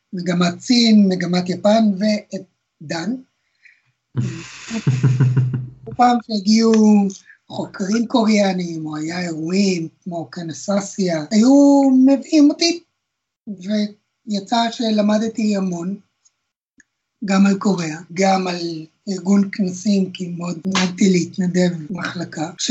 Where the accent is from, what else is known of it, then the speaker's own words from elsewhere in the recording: Argentina; Hebrew is a second language; now in Israel; אפילו עוד לפני שעשיתי עלייה, בארגנטינה היה לנו גם טארי וגם אקסטי וקומודור 64, ככה שגיימינג זה משהו שמאוד משך אותי תמיד.